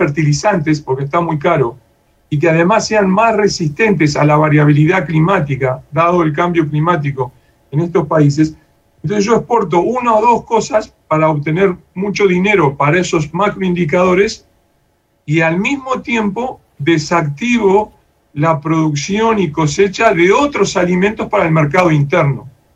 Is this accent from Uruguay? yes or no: yes; Uruguay; now in Peru; desde aquí en Perú, donde yo estoy ahora, hasta pienso desde Uruguay, de donde vengo